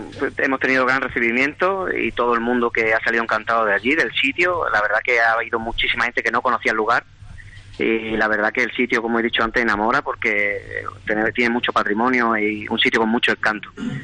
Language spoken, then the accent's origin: Spanish; Extremadura, Spain; como buena banderada de Extremadura, de mi tierra que soy